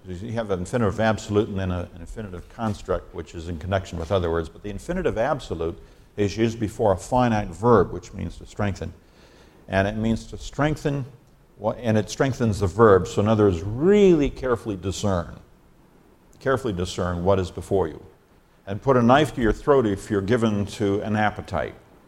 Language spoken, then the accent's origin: English; Nigeria; moved away; I grew up in Nigeria, West Africa.